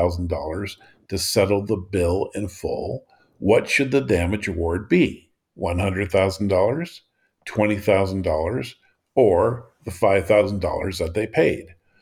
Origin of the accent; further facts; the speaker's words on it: Canada; As a Canadian, I remember being hospitalized overnight for getting the flu.